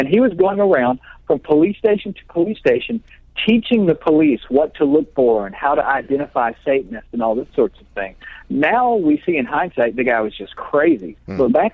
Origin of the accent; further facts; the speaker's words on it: West Memphis, Arkansas, United States; I came from a small town in Arkansas called West Memphis.